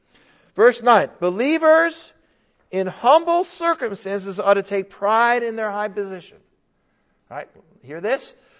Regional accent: United States; And by the way, I'm an American too, so I tend to not do that as well.

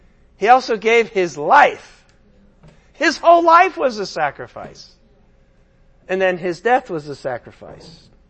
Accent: San Diego, California, United States; yeah, I'm from San Diego.

